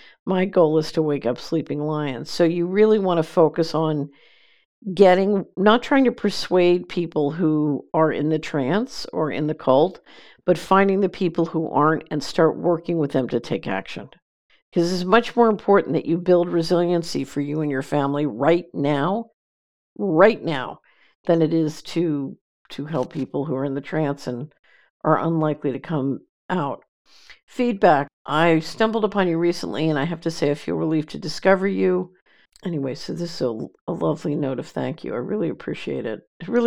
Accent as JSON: {"language": "English", "town": "Philadelphia", "region": "Pennsylvania", "country": "United States", "tie": "born or raised there", "said": "Then a great question from Philly. I grew up in Philadelphia."}